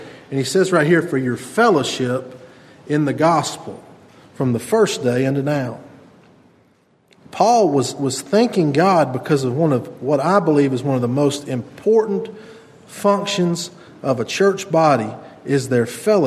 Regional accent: Chelsea, Alabama, United States; I'm from Chelsea, Alabama. And we never spoke Greek in Chelsea, Alabama.

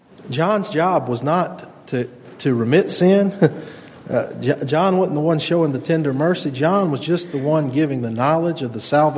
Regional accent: Chelsea, Alabama, United States; I'm from Chelsea, Alabama. And we never spoke Greek in Chelsea, Alabama.

